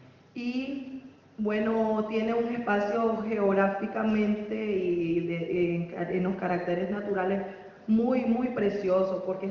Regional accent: León, Guanajuato, Mexico; León, de donde vengo, y pues eso hace de que la ciudad esté llena

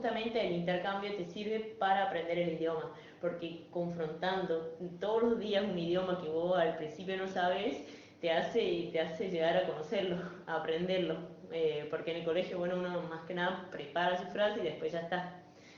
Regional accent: Switzerland; Spanish is a second language; yo soy de Suiza. Hace 5 años hice mi intercambio en Chile, cuando tenía los 16 años. De ahí volví

